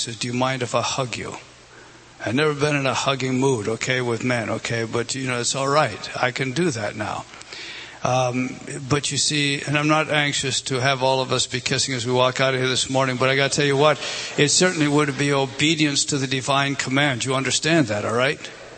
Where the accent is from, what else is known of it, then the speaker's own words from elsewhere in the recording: California, United States; And I'm just from Southern California at the time, and I about died.